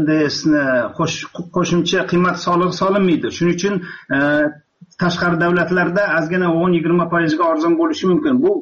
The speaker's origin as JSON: {"language": "Uzbek", "region": "Astana", "country": "Kazakhstan", "said": "Men Astanadan"}